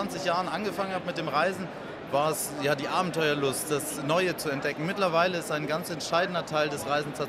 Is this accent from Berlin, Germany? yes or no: no; Dresden, Saxony, Germany; Wir kommen aus Dresden.